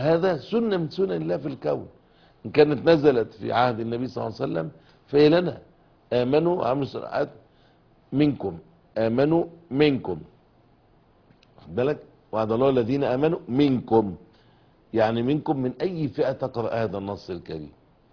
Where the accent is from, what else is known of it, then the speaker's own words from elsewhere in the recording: Egypt; بلادنا مصر